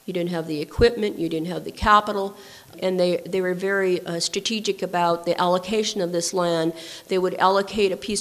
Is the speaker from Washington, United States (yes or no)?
no; Montana, United States; I grew up on the Blackfeet Indian Reservation, and my father moved my mother when he married her out to his allotment from the Dawes Act.